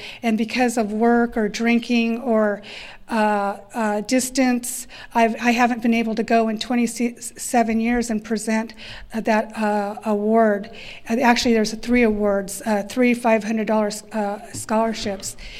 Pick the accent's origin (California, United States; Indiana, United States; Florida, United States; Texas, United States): California, United States; Yucca Valley; I'm an alcoholic from Yucca Valley, California.